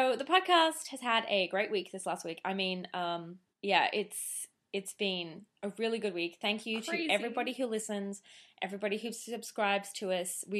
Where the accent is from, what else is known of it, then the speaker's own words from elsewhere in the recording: Brisbane, Queensland, Australia; I have family in Brisbane and all my high school friends and friends. I'm from Brisbane